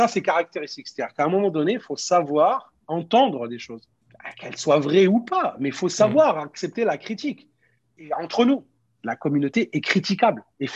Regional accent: Auvergne-Rhône-Alpes, France; J'ai grandi en Auvergne, où j'ai fait mes études. J'ai fait des études scientifiques à l'université, à la faculté de sciences de Saint-Étienne. Après, je suis monté à Paris

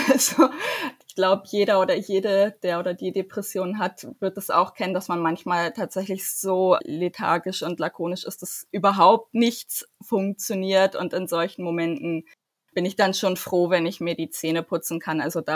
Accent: Germany; born there; first language German; Und ich bin ja nun mal auch gebürtige Deutsche und Deutsch ist meine Muttersprache

